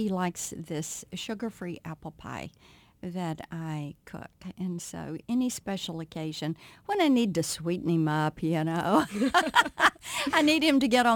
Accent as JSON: {"language": "English", "region": "Mississippi", "country": "United States", "tie": "born or raised there", "said": "You're talking to a girl that grew up with pecan trees. I grew up in South Mississippi."}